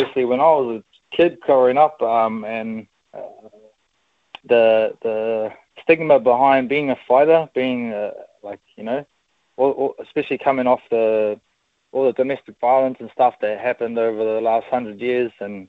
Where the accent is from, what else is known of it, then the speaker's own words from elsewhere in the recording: Ahiri, Northland, New Zealand; I grew up in a place called Ahiri, inland from Opononi or Waitangi, so in the centre of the far north-ish.